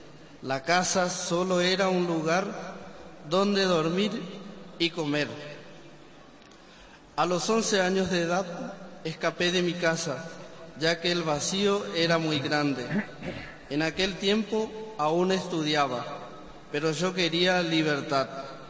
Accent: Asunción, Paraguay; Y soy de Asunción

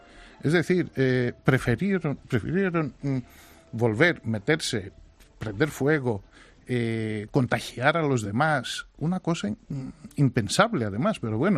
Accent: Thessaloniki, Central Macedonia, Greece; La ciudad de donde yo soy, de Salónica

